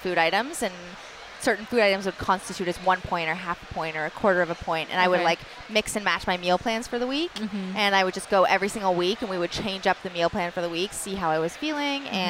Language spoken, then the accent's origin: English; Toronto, Ontario, Canada; I grew up in Toronto, Canada.